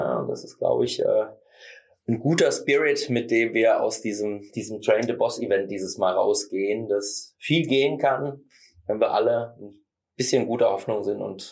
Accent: Stuttgart, Baden-Württemberg, Germany; ich komme aus Stuttgart

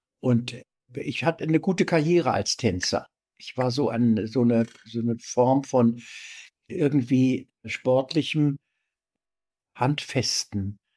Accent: Berlin, Germany; Ja, das heißt, ich bin Berliner.

